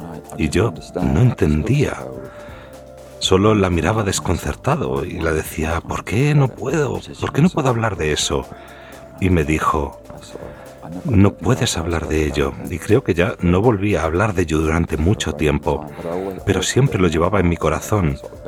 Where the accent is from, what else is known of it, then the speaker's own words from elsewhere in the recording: London, United Kingdom; Spanish is a second language; also born or lived in Channel Islands; now in Ireland; soy de Londres. Crecí en Londres como niño. Estuve ahí alrededor de 13 años. Luego me trasladé a las Islas del Canal durante 5 años y luego volví a Londres, así que me he movido bastante. Y ahora llevo los últimos 2 años en Irlanda